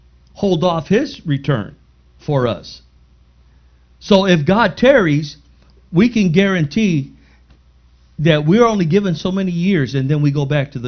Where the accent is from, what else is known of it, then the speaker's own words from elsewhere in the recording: National City, California, United States; When I was a kid, I grew up in National City, 1927 Orange Street.